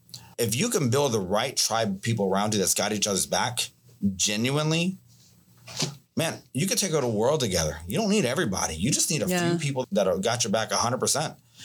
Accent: United States; born there; As I was born here in America, I realized my dad came to this country with a third grade education.

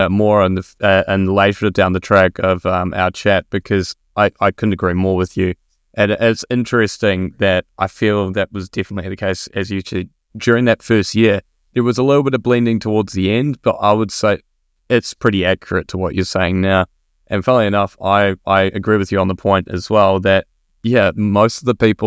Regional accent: Christchurch, Canterbury, New Zealand; Even though I was obviously studying in my hometown, Christchurch being my hometown, so for me it was not a far-flung place.

